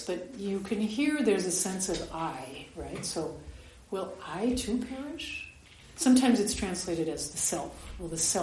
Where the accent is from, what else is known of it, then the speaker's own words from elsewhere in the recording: United States; I grew up in America in a big Jewish community